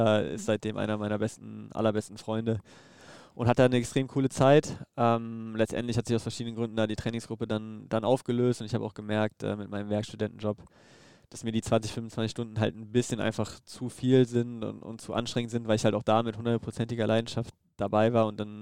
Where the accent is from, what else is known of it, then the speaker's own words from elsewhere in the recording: Düsseldorf, North Rhine-Westphalia, Germany; Und wie gesagt, Düsseldorf ist meine Heimat, da fühle ich mich wohl, da ist meine Familie